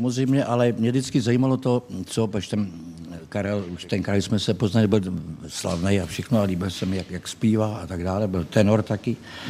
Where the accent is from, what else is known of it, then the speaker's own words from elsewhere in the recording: Plzeň, Plzeň Region, Czechia; ten kraj, který mám rád, když jsem z Plzně